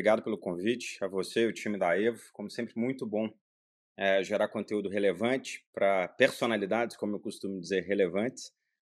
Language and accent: Portuguese; Minas Gerais, Brazil; also born or lived in Rio de Janeiro / Canada; Acabei voltando para as Minas Gerais e por aqui fiz toda a minha formação, depois indo passar um período do tempo, né, dessa formação no Canadá.